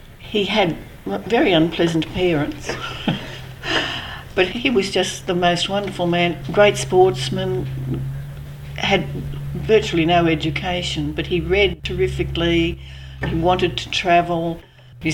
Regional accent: Eltham, Victoria, Australia; also born or lived in Research; Well, I was born in 1935, and I was born in Eltham, and most of my life was spent in either Eltham or Research. We moved from Eltham to Research when I was about four, I think.

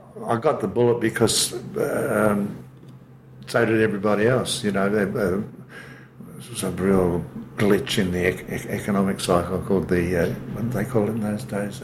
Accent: Adelaide, South Australia, Australia; because when I came from Adelaide, I had a letter of introduction to Stan Rofe from an Adelaide DJ, Bob Francis.

